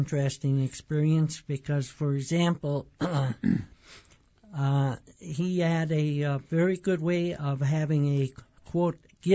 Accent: Marinette, Wisconsin, United States; Well, I was born and raised in Marinette, Wisconsin, and went to grade school, high school there

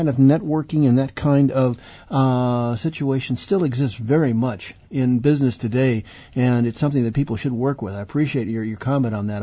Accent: Wisconsin, United States; I grew up in the Fox Valley, I'm sure, you know, and in fact, I used to be in the trades way, way back with my dad in Menasha.

